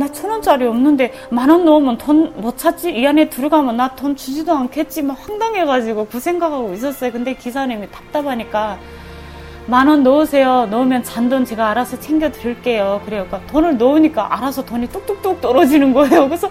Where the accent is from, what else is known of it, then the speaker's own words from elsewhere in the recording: North Korea; now in South Korea; 저희 탈북민들은 다 같은 조선 사람이긴 한데 말만 통하는 이방인이다.